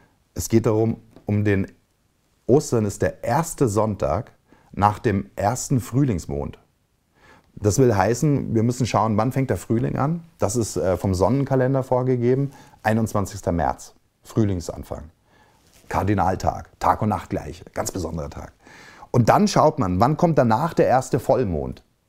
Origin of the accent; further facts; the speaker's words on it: Bavaria, Germany; ich komme ja aus Bayern und in Bayern siehst du das Kruzifix ganz oft, weil halt das katholisches Land und das ist Kultur.